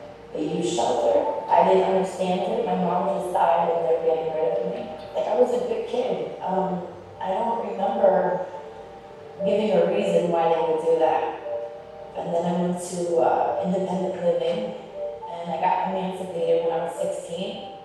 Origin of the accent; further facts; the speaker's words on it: New Jersey, United States; I grew up in New Jersey.